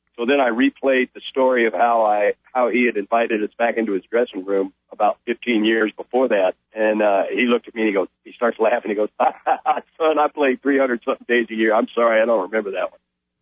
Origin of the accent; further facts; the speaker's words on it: Dallas, Texas, United States; I listened to a lot of … you know, growing up in Dallas.